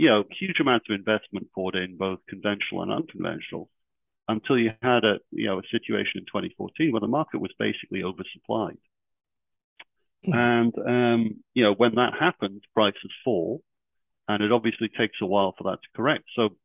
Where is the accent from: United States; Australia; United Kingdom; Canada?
United Kingdom; I'm a Brit, and I'm an engineer by background